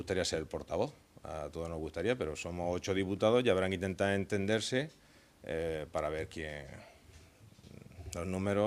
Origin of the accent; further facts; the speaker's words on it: Murcia, Region of Murcia, Spain; somos de Murcia, nuestros hijos han nacido aquí y queremos seguir viviendo aquí.